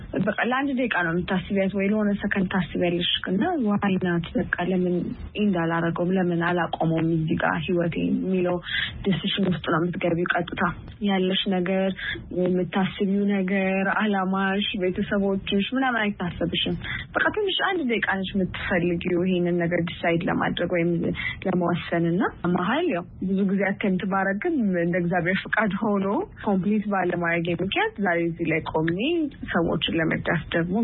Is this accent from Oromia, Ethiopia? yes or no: no; Addis Ababa, Ethiopia; ያደኩት እዚሁ አዲስ አበባ ነው።